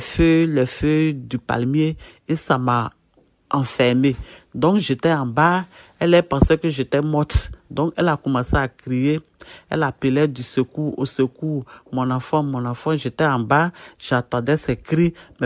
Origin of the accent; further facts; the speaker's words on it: Côte d’Ivoire; Je viens de la Côte d'Ivoire. J'ai 39 ans.